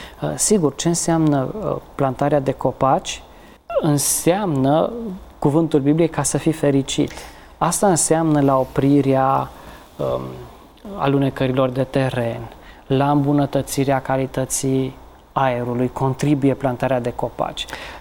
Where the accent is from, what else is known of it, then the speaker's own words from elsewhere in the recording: Codlea, Brașov County, Romania; am crescut în Codlea, lângă, între Sași.